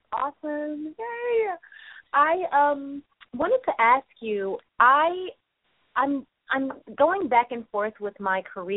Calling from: California, United States; I'm calling from Southern California.

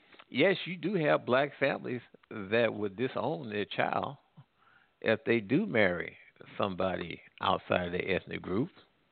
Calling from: Missouri, United States; Calling from the Midwest, the South, and far north of Missouri, one of the two.

